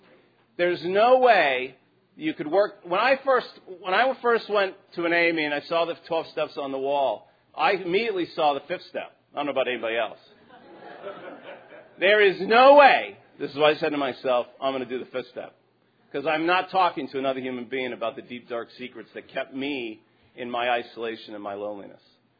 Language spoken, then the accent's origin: English; Cherry Hill, New Jersey, United States; That's true, I'm from Cherry Hill, New Jersey. Got sober in D.C., though.